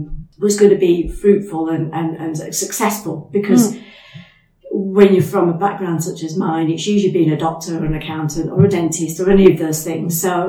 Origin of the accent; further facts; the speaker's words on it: Blackburn, North West England, United Kingdom; So I'm from Blackburn and I grew up in Blackburn. I don't want to give away my age now, but I grew up in Blackburn in the 70s and through to the 80s.